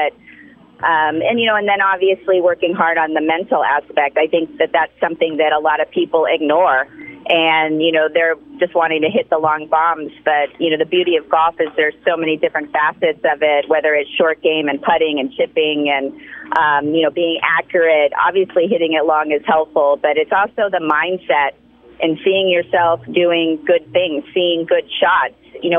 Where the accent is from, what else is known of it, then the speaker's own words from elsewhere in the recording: California, United States; I grew up in San Diego County. I'm a product of the San Diego Junior Golf Association.